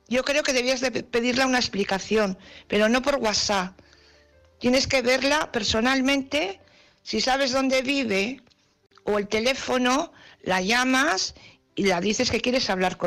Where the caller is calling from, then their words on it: Valladolid, Castile and León, Spain; de Valladolid.